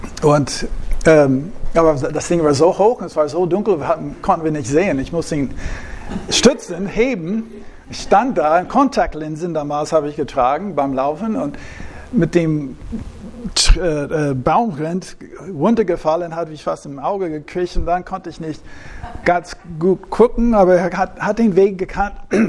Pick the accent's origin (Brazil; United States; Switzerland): United States; now in Germany; Damals war das eine sichere Sache in den Staaten, wo ich aufgewachsen bin.